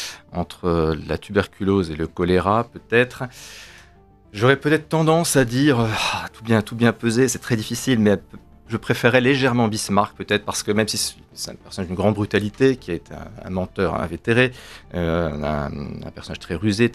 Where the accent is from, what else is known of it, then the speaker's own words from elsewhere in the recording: Toulouse, Occitanie, France; born there; Eh bien, alors je suis né à Toulouse